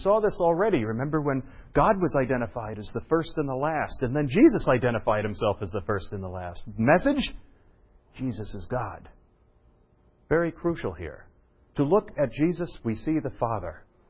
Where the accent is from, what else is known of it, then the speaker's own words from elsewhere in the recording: Philadelphia, Pennsylvania, United States; Now, Philadelphia, we all know because we're from Philadelphia